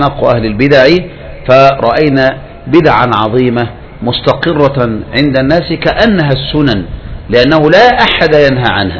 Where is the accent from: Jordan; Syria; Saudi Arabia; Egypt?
Egypt; مثل الثورة عندنا في مصر، تذكروا أنتم أول ما قامت الثورة